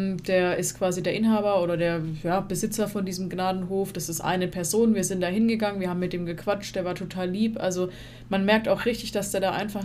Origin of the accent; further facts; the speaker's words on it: Wertheim, Baden-Württemberg, Germany; wir sind in Nassig, also in dem Ortsteil von Wertheim, groß geworden mit unseren Urgroßeltern.